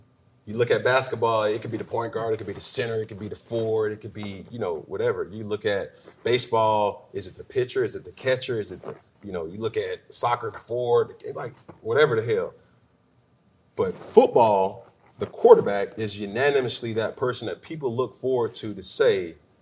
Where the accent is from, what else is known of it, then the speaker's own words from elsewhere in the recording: College Park, United States; By no means was I poor growing up from College Park to GS Island, so I'm from College Park.